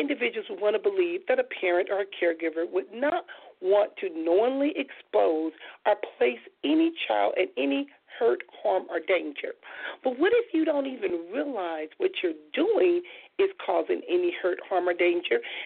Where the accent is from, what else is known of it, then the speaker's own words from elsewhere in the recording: Compton, California, United States; especially growing up in Compton